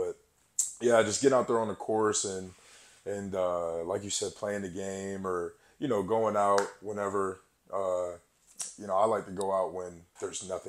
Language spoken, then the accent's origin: English; Suwanee, Georgia, United States; born there; I was born in Swanee.